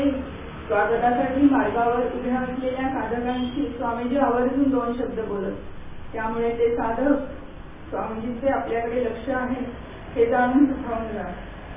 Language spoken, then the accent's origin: Marathi; Kalyan, Maharashtra, India; मी कल्याणची आहे असं कळल्यावर तर त्यांना आणखीनच बरं वाटलं.